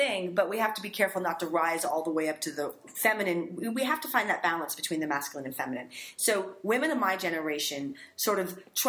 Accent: Los Angeles, California, United States; I grew up in Los Angeles mostly.

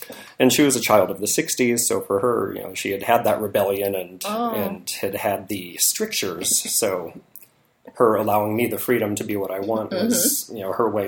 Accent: Willits, California, United States; I grew up in Mendocino County in Willits, in a very small town up there.

